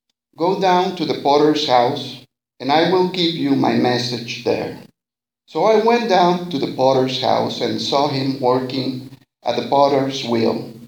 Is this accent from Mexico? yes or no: yes; Mexico; now in Montreal, Canada; I'm an immigrant from Mexico, and I've been living here in Montreal for the last 6 years.